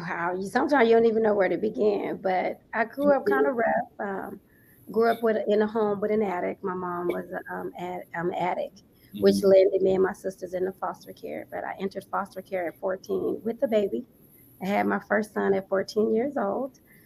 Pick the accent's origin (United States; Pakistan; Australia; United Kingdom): United States; Los Angeles, California; now in Las Vegas, United States; I'm actually from LA, California.